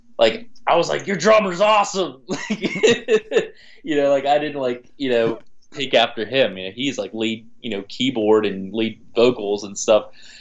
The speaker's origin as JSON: {"language": "English", "town": "Steubenville", "region": "Ohio", "country": "United States", "tie": "born or raised there", "said": "I grew up in Steubenville, Ohio."}